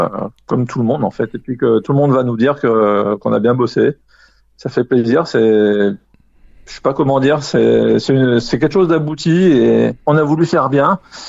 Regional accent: Auvergne-Rhône-Alpes, France; On a dans le sud, on en a par chez nous, dans le Rhône-Alpes.

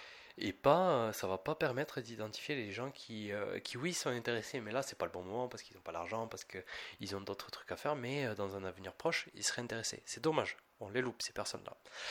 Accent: France; mais nous, on s'en fout de Thanksgiving, on est français.

